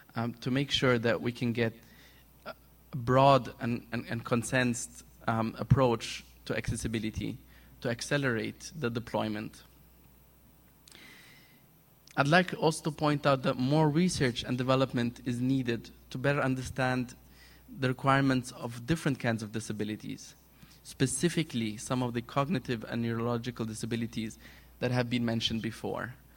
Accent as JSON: {"language": "English", "country": "Egypt", "said": "lately in Egypt, my home country, we're seeing e-government developments"}